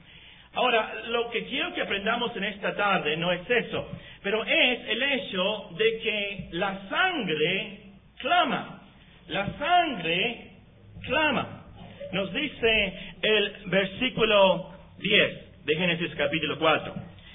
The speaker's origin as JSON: {"language": "Spanish", "country": "Mexico", "said": "No sé, como mexicano obviamente yo pienso"}